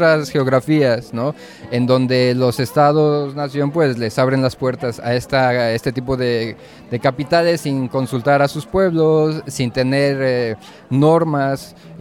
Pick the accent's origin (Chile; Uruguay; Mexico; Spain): Mexico; now in Finland; o como nosotros, ¿no?, que venimos de México.